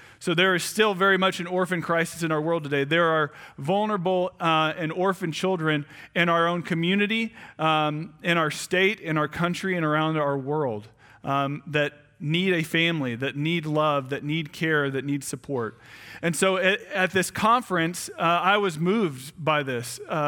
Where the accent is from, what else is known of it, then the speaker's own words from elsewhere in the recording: San Antonio, Texas, United States; I grew up in San Antonio. I went to San Antonio Christian School. I grew up going to Wayside Chapel.